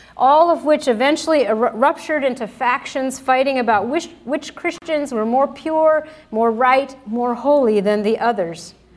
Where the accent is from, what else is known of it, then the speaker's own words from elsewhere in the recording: Pennsylvania, United States; Growing up in Lancaster County, I witnessed the Amish community practicing forgiveness in lots of different situations